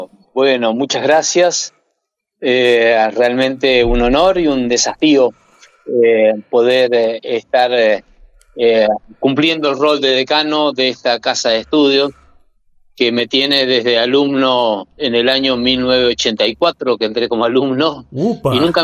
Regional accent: Crespo, Entre Ríos, Argentina; Sí, soy de Crespo.

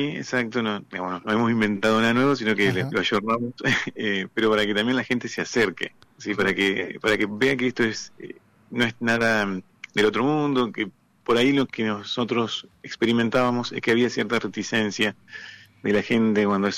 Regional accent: Argentina; esos derechos que tenemos como ciudadanos argentinos

